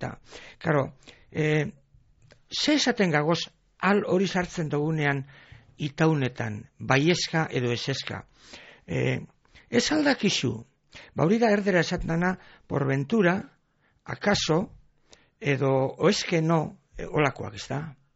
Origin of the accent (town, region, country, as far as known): Basque Country, Spain